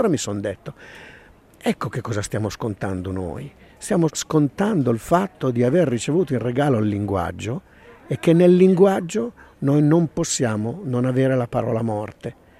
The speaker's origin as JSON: {"language": "Italian", "region": "Lombardy", "country": "Italy", "also_born_or_lived": "Geneva, Switzerland", "said": "a pochi metri da casa mia. Io sono lombardo."}